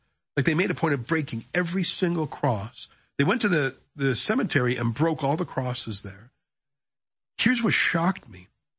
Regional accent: Calgary, Alberta, Canada; I was a Canadian, so I don't know what I was doing. But I was assigned, because I was from Calgary

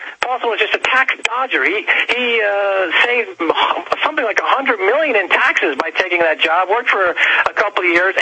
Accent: New York, United States; his house in Larchmont is less than a mile than where I grew up in Westchester County. I used to ride my bicycle by his house all the time.

